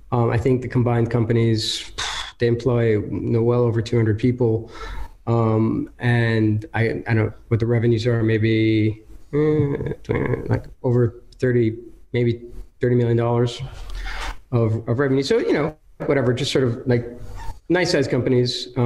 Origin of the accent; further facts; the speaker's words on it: United States; now in Krakow, Poland; I'm an American who ended up living in Krakow, Poland.